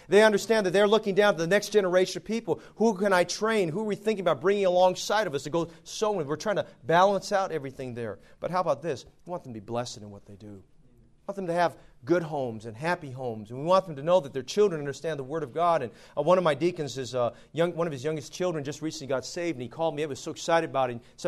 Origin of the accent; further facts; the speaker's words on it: United States; born there; because I'm American-born and I don't speak the language.